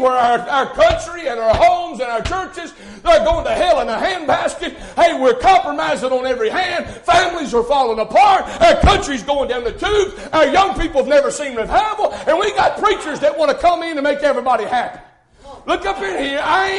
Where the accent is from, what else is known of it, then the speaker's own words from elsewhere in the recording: United States; Now, I'm not sorry I'm from America.